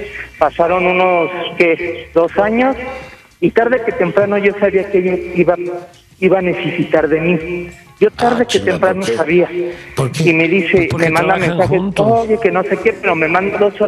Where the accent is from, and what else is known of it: Lindavista, Mexico City, Mexico